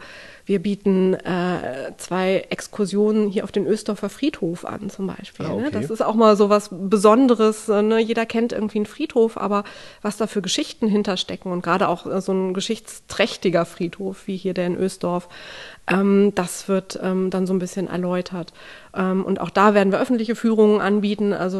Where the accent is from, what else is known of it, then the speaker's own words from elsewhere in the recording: Bergisch Gladbach, North Rhine-Westphalia, Germany; aus Bergisch Gladbach, aus meiner Heimatstadt, das ist aber jetzt tatsächlich Zufall